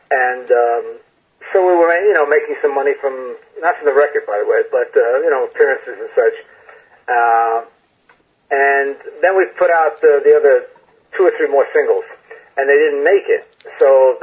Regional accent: New York, United States; also born or lived in Brooklyn; even though I was born in Brooklyn, I was raised upstate New York. I'm very, you know, I was a country kid, you know.

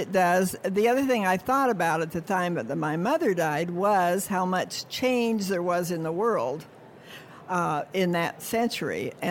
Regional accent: Idaho, United States; now in California, United States; Well, I grew up in Idaho.

